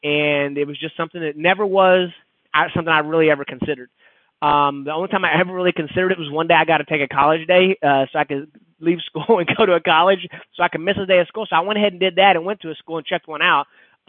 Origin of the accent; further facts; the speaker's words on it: Texas, United States; now in McKinney, United States; I grew up in East Texas. I grew up just a good old East Texas boy.